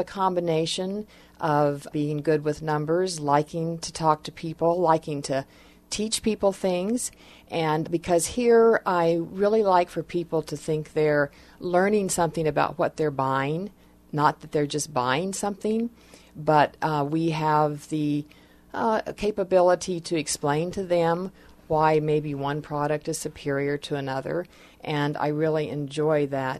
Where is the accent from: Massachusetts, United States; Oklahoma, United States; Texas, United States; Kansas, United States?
Oklahoma, United States; Tulsa; I grew up in Tulsa, Oklahoma. I was born there.